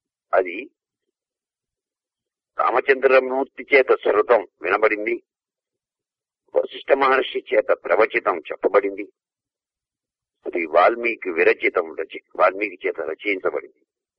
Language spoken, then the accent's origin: Telugu; Kuchipudi, Andhra Pradesh, India; స్వగ్రామం కూచిపూడి, కృష్ణా జిల్లా, 521136. భరతనాట్యానికి కూచిపూడి ప్రసిద్ధి, ఎందరో సాధకులు మహనీయులు నచ్చిన గడ్డది. అటువంటి గ్రామంలో జన్మించిన నా స్వగ్రామం.